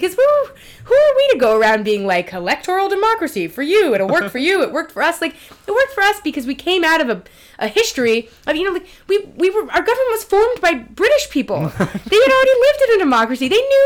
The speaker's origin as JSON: {"language": "English", "country": "United States", "said": "I'm an American who was sort of socialized in that, you know, world."}